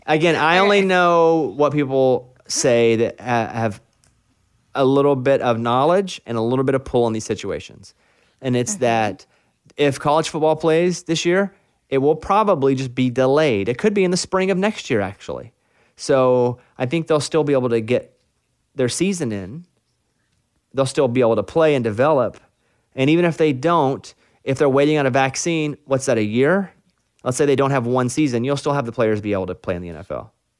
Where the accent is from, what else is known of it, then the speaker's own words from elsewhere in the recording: Arkansas, United States; I grew up in Arkansas. We didn't have a team.